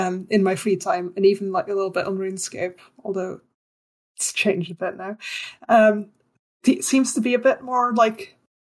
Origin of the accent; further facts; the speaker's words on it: Belgium; first language Dutch; English is a second language; moved away as an adult; now in United Kingdom; I'm from Belgium. I've seen so many people try and guess where my accent is from, and I've not seen anyone place it correctly. So English is my second language. First language is Dutch.